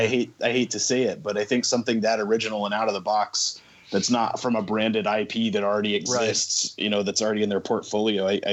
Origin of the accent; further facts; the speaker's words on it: Texas, United States; Yeah, I grew up in Texas next to a Six Flags theme park